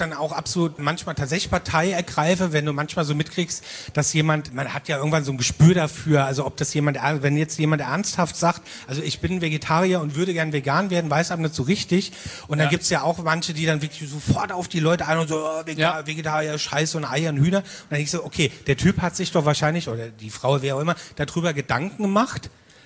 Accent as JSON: {"language": "German", "town": "Mainz", "region": "Rhineland-Palatinate", "country": "Germany", "said": "ich komme ja aus Mainz, du kommst aus Wiesbaden."}